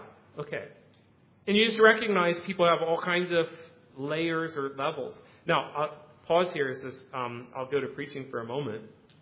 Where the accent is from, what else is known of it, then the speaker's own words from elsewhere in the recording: Thailand; I grew up Buddhist, and so that's okay. I'm from Thailand, so I'm Buddhist.